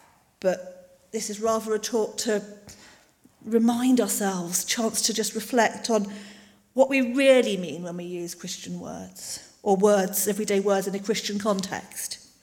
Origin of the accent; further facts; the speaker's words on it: Cambridge, East of England, United Kingdom; born there; now in Stroud, United Kingdom; The official paperwork says, you know, I was born in Cambridge. I was married in Coventry. I live in Stroud.